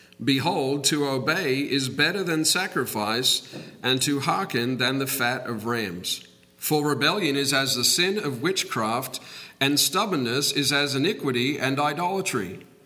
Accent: Australia; I'm an Aussie.

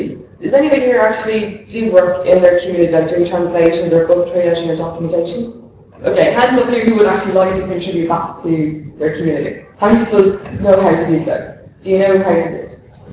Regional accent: Ireland; So again, I'm from Ireland

